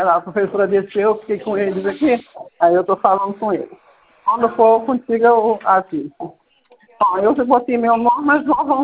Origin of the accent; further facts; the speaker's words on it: Belford Roxo, Rio de Janeiro, Brazil; Eu sou de Bom Pastor, Belo Roxo.